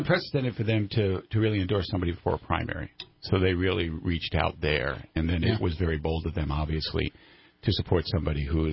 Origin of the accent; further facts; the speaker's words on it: Northeast, United States; I did not grow up here, as most people listening to me can tell. I grew up in the Northeast. I am the son of a New York City Police Department family.